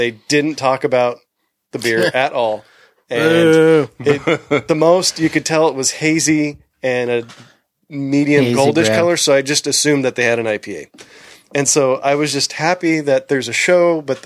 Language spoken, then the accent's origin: English; San Diego, California, United States; Like, I'm from San Diego, so I know things about food and beer.